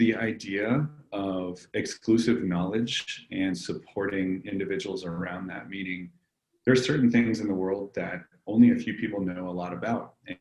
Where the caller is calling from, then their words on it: Denver, Colorado, United States; Tuning in from Denver, Colorado.